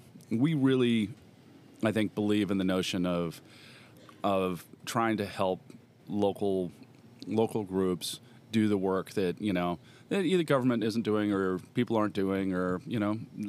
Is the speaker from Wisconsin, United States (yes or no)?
no; Denver, Colorado, United States; it's got just a different feel than where she and I grew up in Denver, which is actually a big city relative to what we have.